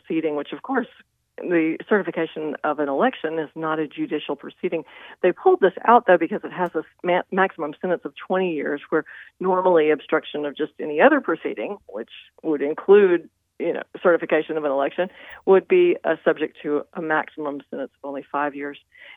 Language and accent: English; Arkansas, United States; So at that time, I grew up actually in Arkansas